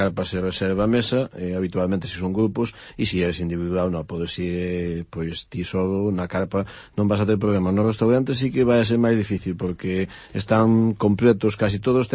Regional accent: Galicia, Spain; Sí, se chova, que chova, nunca había dito como galegos, ¿no?

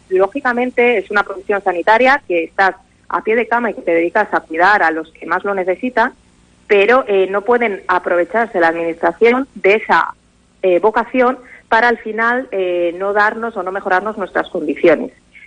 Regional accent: Valladolid, Castile and León, Spain; moved away as an adult; Yo fui una de las que me he tenido que mover, yo soy de Valladolid, acabé en 2011 la carrera y me vine para acá

